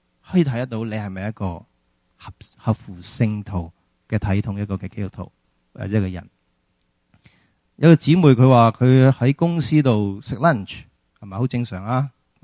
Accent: China; 不过我哋中国人有句说话噶嘛，系咪啊？

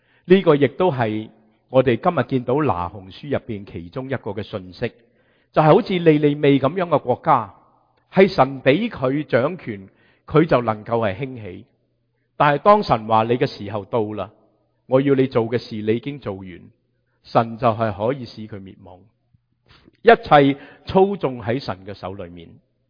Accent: Guangdong, China; 他的忍耐好像我们广东人煲汤一样

